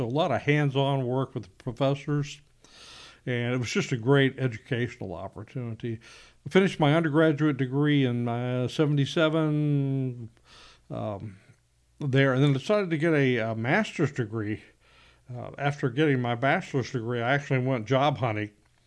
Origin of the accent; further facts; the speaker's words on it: Ohio, United States; I grew up mostly in Ohio, and it's part of the story about getting to the coast. It's that I grew up in southern Ohio